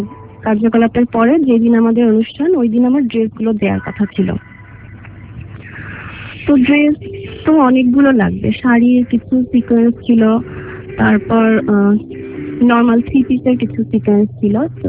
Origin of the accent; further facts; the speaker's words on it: Pabna, Rajshahi Division, Bangladesh; আমার জন্ম হয় পাবনাতে, সেখানে জন্মের কিছুদিন পরে মানে 3 বছর পরে আমার আম্মু মারা যায়। তো আমি ফ্যামিলিতে আমার বোনদের কাছে বড় হয়েছি, বড় পাবনাতে আমরা থাকতাম।